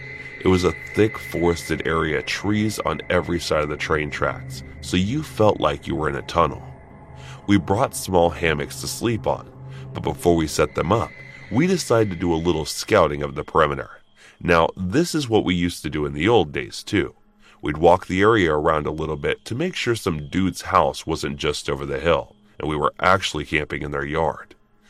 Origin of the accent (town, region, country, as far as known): Ohio, United States; born or raised there